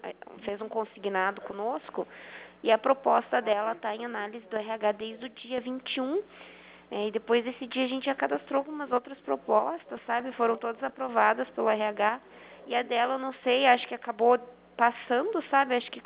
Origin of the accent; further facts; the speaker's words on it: Paraná, Brazil; Não, não, sou do Paraná.